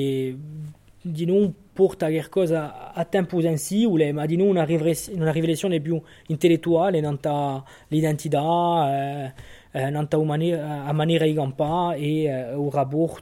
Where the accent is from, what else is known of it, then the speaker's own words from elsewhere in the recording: Saint-Florent, Corsica, France; qua, dunque sono di San Fiorenzo. Allora, sono andato a scuola in San Fiorenzo. Dopo ho seguito a Ugole, giù in San Fiorenzo, e ho continuato a Oligé, a Uvango, in Bastiglia.